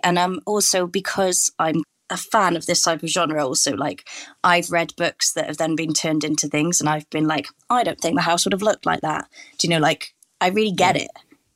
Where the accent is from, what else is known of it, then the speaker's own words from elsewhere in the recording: Wales, United Kingdom; So I'm Welsh speaking